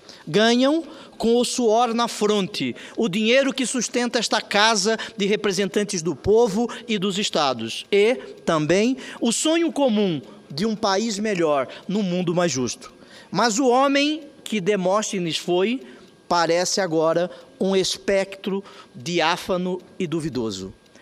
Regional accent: Mato Grosso, Brazil; moved away as an adult; Porque eu saí de Mato Grosso, senhora Presidente, e aqui encontrei um homem do Estado Irmão de Goiás

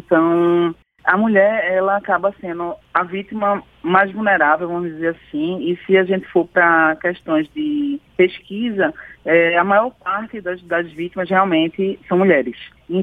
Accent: Recife, Pernambuco, Brazil; Todas nós da coordenação somos de Recife, Pernambuco.

